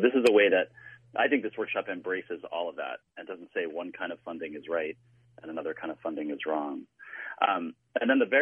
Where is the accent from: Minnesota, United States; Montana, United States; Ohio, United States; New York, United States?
Minnesota, United States; which was really important to me as a Minnesotan